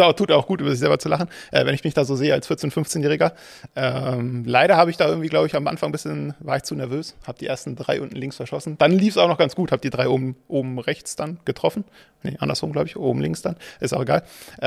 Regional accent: Lower Saxony, Germany; Grundsätzlich komme ich aus der Nähe von Hildesheim, bin da aufgewachsen

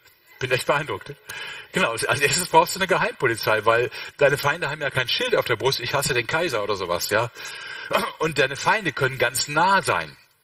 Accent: Rhineland, Germany; ich bin Rheinländer

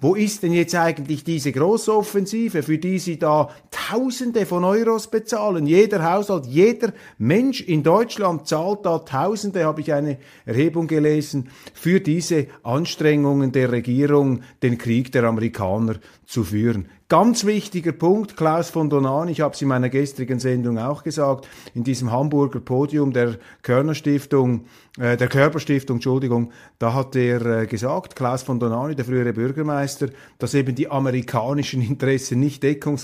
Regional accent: Switzerland; Meine Damen und Herren, ich bin enttäuscht als Schweizer, dass Sie das zugelassen haben.

